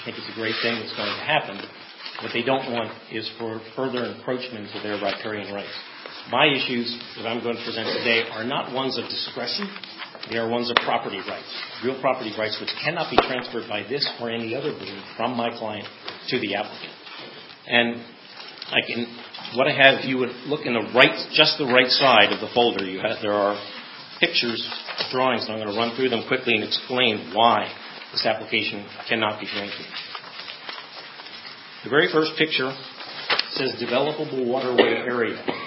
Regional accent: Annapolis, Maryland, United States; I grew up in Annapolis. I was a child when, childish when all this was going on.

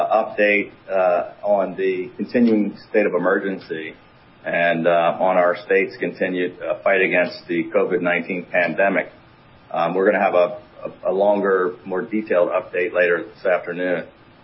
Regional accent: Maryland, United States; You know, I'm from Prince George's County, and my father preceded Gladys Noon Spellman.

